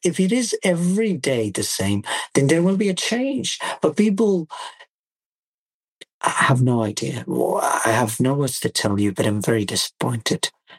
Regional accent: Gaza Strip, Palestine; I'm someone from Gaza and I know what Gaza is like.

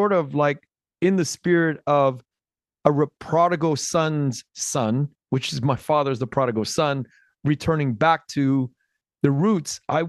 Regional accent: United States; born there; when I think about the reintegration as an American-born kid with Vietnamese roots to my motherland.

